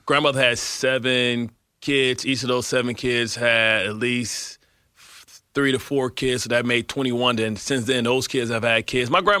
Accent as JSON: {"language": "English", "town": "Detroit", "region": "Michigan", "country": "United States", "tie": "born or raised there", "said": "Man, it doesn't get any funnier than being growing up in Detroit in the 80s during the crack and gang era, man."}